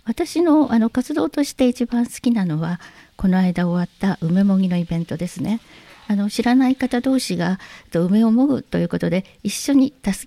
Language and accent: Japanese; Fuchu, Tokyo, Japan; 。生まれも育ちも地元の人間で